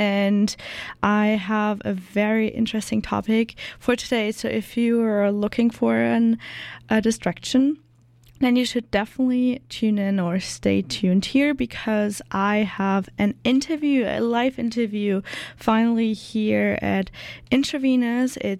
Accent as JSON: {"language": "English", "country": "Germany", "said": "I'm from Germany, and I'm going back next Saturday"}